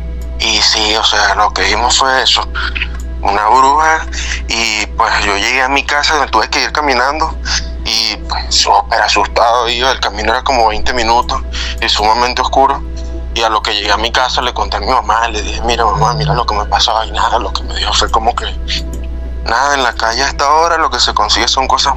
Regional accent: Venezuela; soy de Venezuela y en Venezuela pues se escuchan muchas historias de brujas

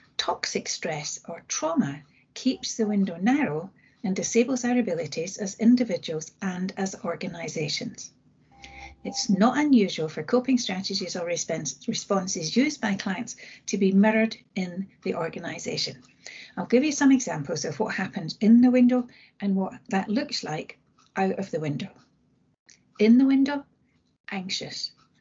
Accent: Glasgow, Scotland, United Kingdom; now in Maidenhead, United Kingdom; I qualified as a social worker and probation probation officer in the 70s in Glasgow. That's my hometown.

